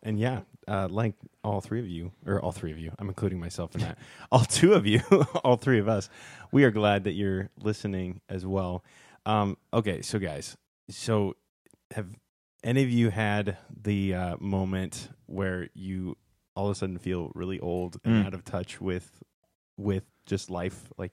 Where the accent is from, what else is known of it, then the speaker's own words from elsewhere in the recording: Ohio, United States; because I'm from Ohio originally.